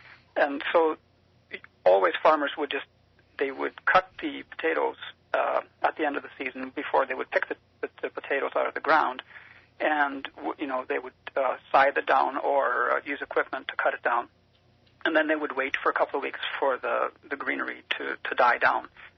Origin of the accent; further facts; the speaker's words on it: Norway; English is a second language; I studied agronomy in Norway. I grew up in Norway.